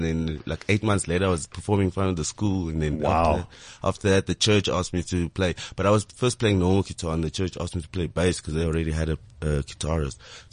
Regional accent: South Africa; as a black kid growing up in South Africa, coming out of the apartheid era, I went to, like, I was in Afrikaans school. Like, I grew up Afrikaans all the way. So I was primary school Afrikaans and high school Afrikaans and church Afrikaans, at home Afrikaans.

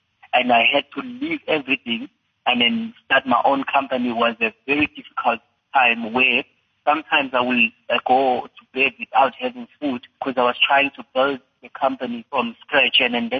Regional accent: Inkandla, KwaZulu-Natal, South Africa; born there; I was born in Inkandla.

